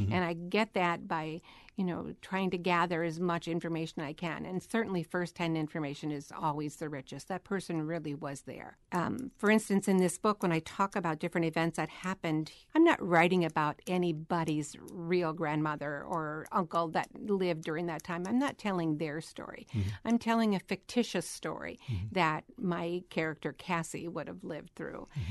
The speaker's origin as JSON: {"language": "English", "town": "Washburn", "region": "Wisconsin", "country": "United States", "tie": "born or raised there", "said": "I grew up in Washburn, graduated in 1975, so I'm aging myself."}